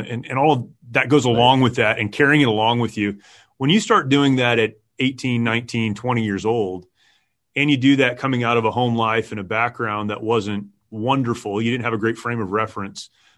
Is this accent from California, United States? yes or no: yes; California, United States; But so that's my hometown, and I've tried to keep that quiet.